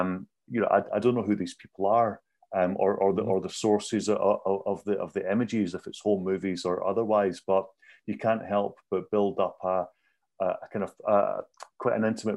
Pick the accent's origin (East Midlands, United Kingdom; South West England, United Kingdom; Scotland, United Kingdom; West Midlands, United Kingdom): Scotland, United Kingdom; as a Scottish person, I was really interested in you know, how these kind of Scottish traditions